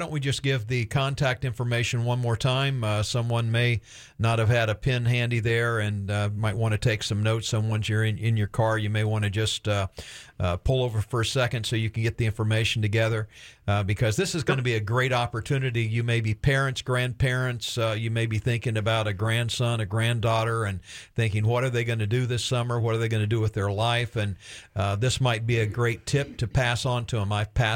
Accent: Hobe Sound, Florida, United States; Well, I'm a native, and I have a close friend. We grew up in Hope Sound together

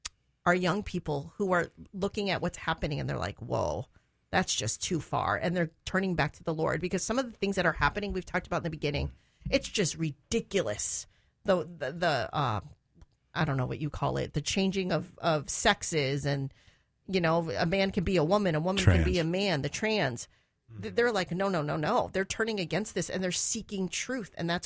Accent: Chicago, Illinois, United States; I'm from Chicago, okay

